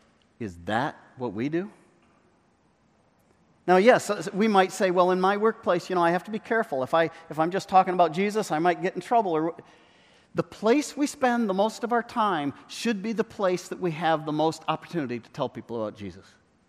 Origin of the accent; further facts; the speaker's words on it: Côte d’Ivoire; When I was growing up in Cote d'Ivoire in West Africa, there was an old man who moved down to our area